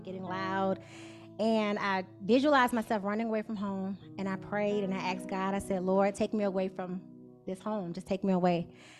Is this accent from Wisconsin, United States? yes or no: no; Birmingham, Alabama, United States; I grew up in Birmingham, Alabama, in the 80s and the 90s, with my parents and my brother, who's 8 years older than me.